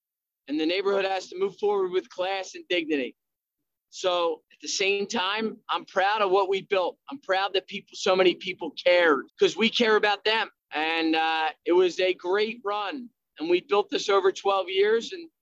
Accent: Philadelphia, Pennsylvania, United States; Well, it starts really in my hometown of Philadelphia. That's where I'm from. And I come from a place right outside of Philadelphia called Delaware County, which is in short is called Delco.

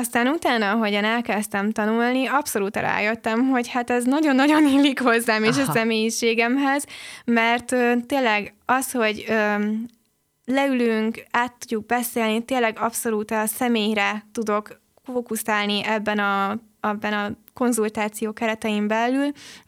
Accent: Hungary; hát magyarok vagyunk, egyértelmű, hogy eszünk.

